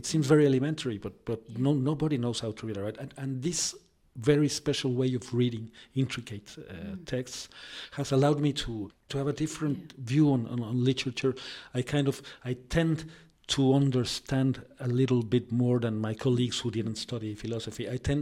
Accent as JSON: {"language": "English", "region": "Mexico City", "country": "Mexico", "said": "I'm from Mexico, actually from Mexico City, and I've written, let's say, about 12 books"}